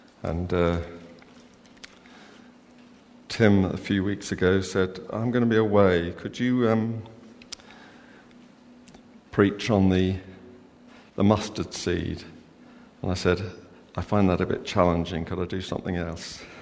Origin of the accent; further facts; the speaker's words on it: London, United Kingdom; now in Staffordshire, United Kingdom; even though I grew up in London.